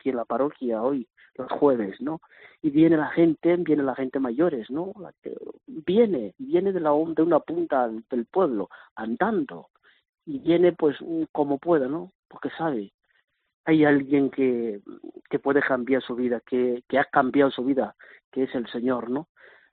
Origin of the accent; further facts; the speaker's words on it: Kenya; Spanish is a second language; now in Spain; A un keniano, soy de Kenia, ¿no? Un keniano que tenía que venir de Kenia hasta Santiago de Alcántara, hasta El Sevillo, hasta Carvajo, hasta Herrera de Alcántara